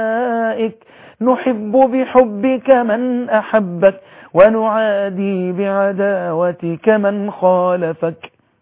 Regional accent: Egypt

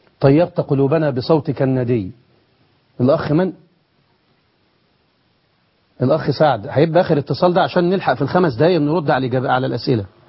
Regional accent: Egypt; زي ما بيقول عندنا في مصر كده.

